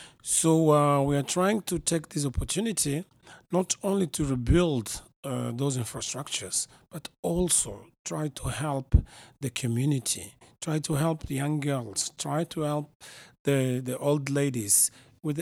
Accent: Mozambique; I'm from Mozambique.

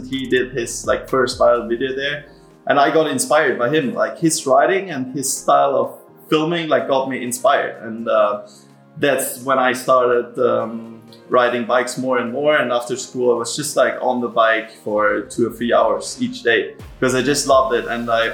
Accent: Austria; 25 years old, and I'm from Austria, and I'm a professional mountain bike and street trials rider.

